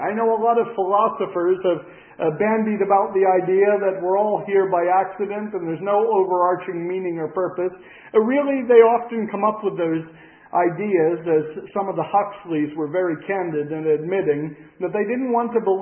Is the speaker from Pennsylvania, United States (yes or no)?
yes; Pennsylvania, United States; also born or lived in Spain; I grew up in Pennsylvania. I was educated in history. I wanted to be a college professor. The Lord had other plans. He sent me to Spain and a few other countries as well.